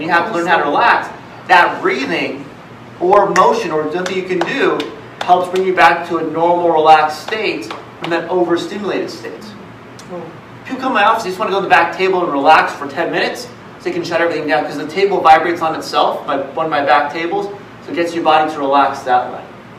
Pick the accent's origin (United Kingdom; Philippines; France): Philippines; now in United States; Yeah, I'm Filipino.